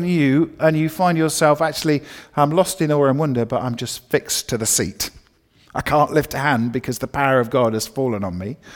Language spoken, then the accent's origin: English; United Kingdom; Now, it might be that, you know, we're British and we're all very prim and proper.